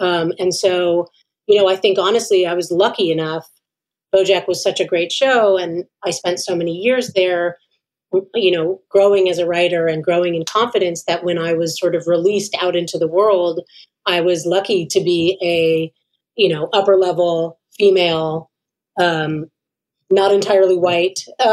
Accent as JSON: {"language": "English", "country": "United States", "said": "Because I'm an American."}